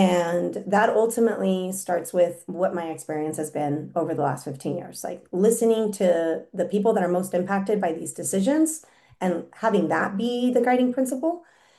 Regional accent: Madera, California, United States; I was born and raised in Madera.

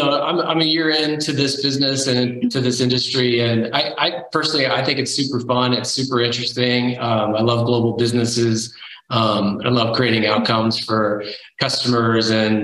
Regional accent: Detroit, Michigan, United States; now in Connecticut, United States; Yeah, I grew up outside Detroit, Michigan. And so we had a lot of trees there. I actually then moved to Connecticut

